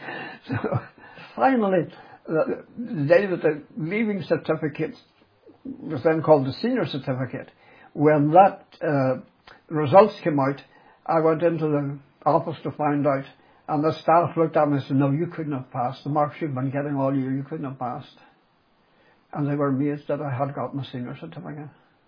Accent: Belfast, Northern Ireland, United Kingdom; Yes, I grew up in East Belfast. Ravenhill, Castlereagh, we moved about a lot.

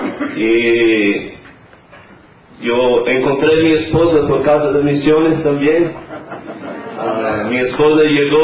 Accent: Brazil; Yo crecí ahí en Brasil.

